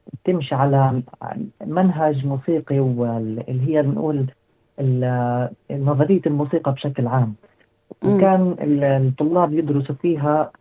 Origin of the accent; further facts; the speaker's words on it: Gaza Strip, Palestine; صراحة خارج قطاع غزة ما ولا مرة، لأنه هذه أول مرة إنه إحنا نطلع من فلسطين كلها.